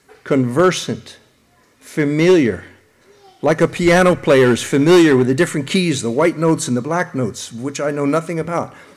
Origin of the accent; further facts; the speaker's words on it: Pennsylvania, United States; When I was saved about a year, I grew up outside of Philadelphia.